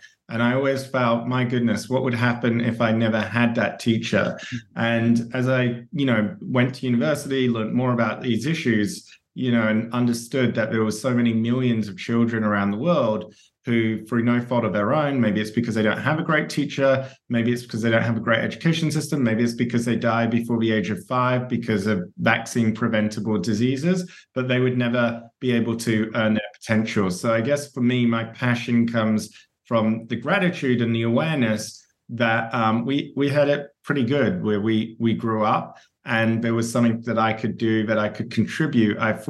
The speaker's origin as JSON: {"language": "English", "town": "Perth", "region": "Western Australia", "country": "Australia", "tie": "born or raised there", "said": "an appreciation of the opportunities I had and really the gratitude for those opportunities growing up in Perth."}